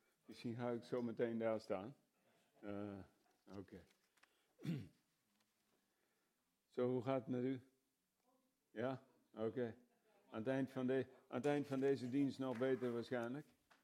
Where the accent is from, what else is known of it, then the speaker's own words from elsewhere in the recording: Ede, Gelderland, Netherlands; We komen uit Ede.